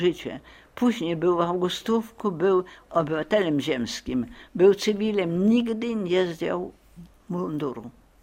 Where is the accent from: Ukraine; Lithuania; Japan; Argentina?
Argentina; nie, jestem z Argentyny